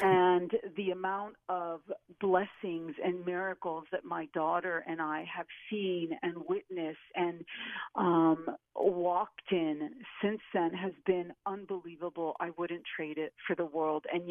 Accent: Florida, United States; also born or lived in Havana, Cuba; Well, I tell you, I was originally born in Havana, Cuba. So I was raised there in Florida with my family, and came to know the Lord when I was 18 years old.

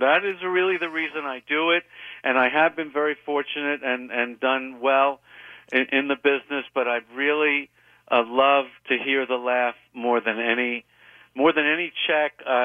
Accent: New York, United States; I took that very personally, and I'm very defensive and proud of being a New Yorker.

